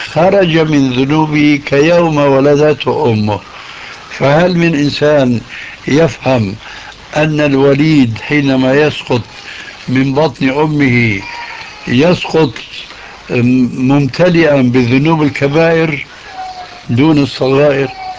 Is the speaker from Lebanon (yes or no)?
no; Syria; وكما يقول عندنا في سوريا